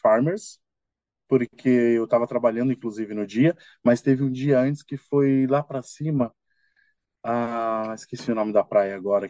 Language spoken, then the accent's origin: Portuguese; São Paulo, Brazil; Nasci em São Paulo, Zona Norte, Casa Verde.